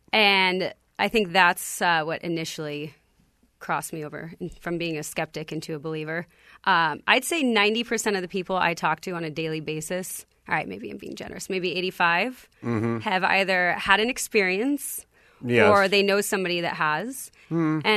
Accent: Calabasas, California, United States; I am. I'm from Calabasas.

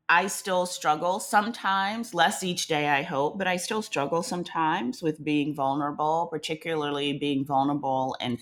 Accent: the South, United States; accent: Southern; I worked so hard, Christina, to get rid of my Southern accent because I didn't want people to know I was from the rural South.

